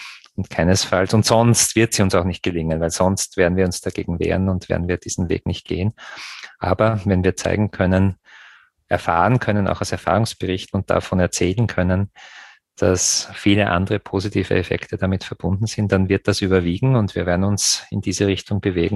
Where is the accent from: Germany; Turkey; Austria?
Austria; Graz, Styria; wie wird beispielsweise meine Heimatstadt Graz 2040 sein, klimaneutral.